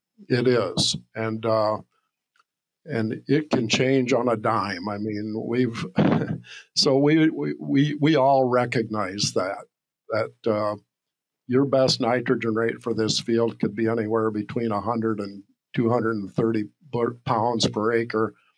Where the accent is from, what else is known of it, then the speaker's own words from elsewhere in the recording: Ohio, United States; I grew up in Ohio.